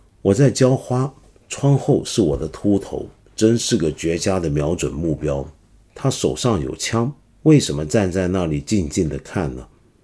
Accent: China; 我们中国人对他也相当熟悉

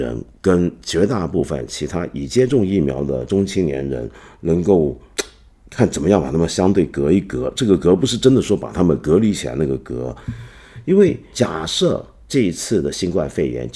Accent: China; 我们中国在过去2年抗疫上面，我们知道很让我们中国人民自豪，我们做到了世界模范生，我们体量这么大的国家

